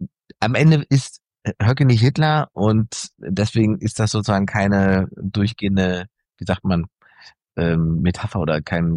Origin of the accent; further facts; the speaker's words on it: East Germany, Germany; born there; Ich bin ja im Osten geboren.